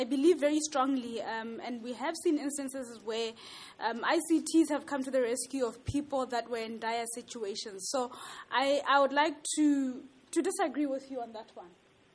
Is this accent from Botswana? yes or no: yes; Botswana; And I'm from Botswana.